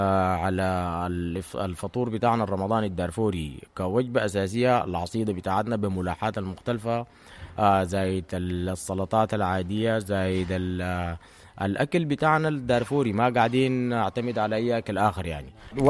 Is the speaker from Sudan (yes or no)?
yes; Darfur, Sudan; لانه في رمضان في دارفور عندنا في دارفور